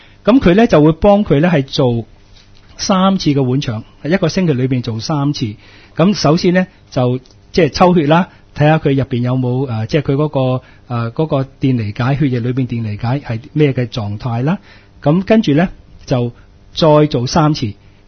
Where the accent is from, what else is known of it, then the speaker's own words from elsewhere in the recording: Hong Kong; 就视乎我哋香港人个智慧啦。